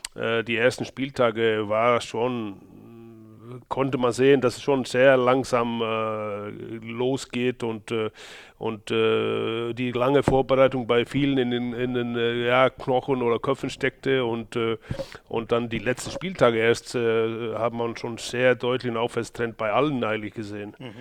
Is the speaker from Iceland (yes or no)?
yes; Iceland; now in Germany; Ja, natürlich bin ich und fühle mich als Isländer, aber wenn man dann auch fast 30 Jahre in dem Land lebt, also in diesem Wahlheimat, was Deutschland für mich ist